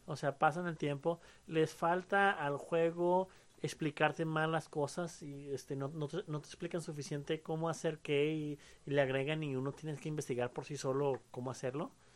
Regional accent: Mexico; como familia mexicana

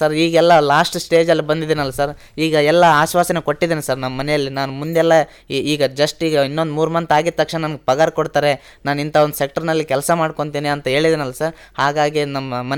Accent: Yarigera, Karnataka, India; ನಮ್ಮೂರು ಯರಿಗೆರ.

